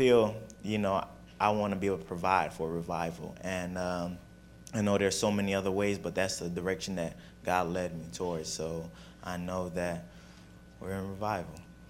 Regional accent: Immokalee, Florida, United States; I'm from the village. I'm from Immokalee.

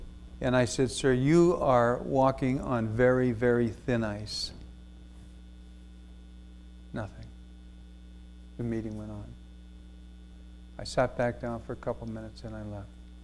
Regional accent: Toronto, Ontario, Canada; I'm from Toronto.

